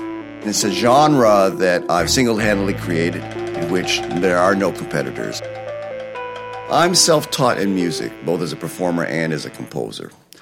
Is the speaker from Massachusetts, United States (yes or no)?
yes; Amherst, Massachusetts, United States; I grew up in New England in the Amherst, Massachusetts public school system. I grew up in the late 60s, early 1970s, and I was struggling with my identity because everything in American society wants you to assimilate and give up being Chinese.